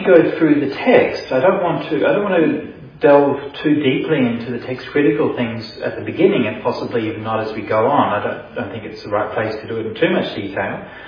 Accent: England, United Kingdom; and I know I'm English.

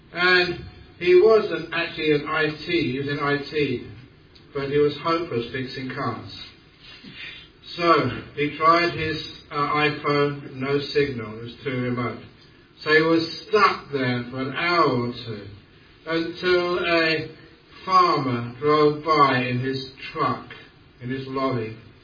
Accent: London, United Kingdom; You all know that I'm a Londoner. It's always great to be back in the town of my birth

